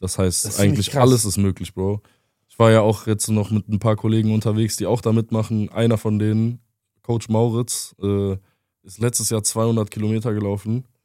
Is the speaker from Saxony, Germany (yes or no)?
no; Cologne, North Rhine-Westphalia, Germany; wir kommen ja aus Sürth, oder viele von uns kommen aus Sürth, wir haben immer in Sürth gechillt.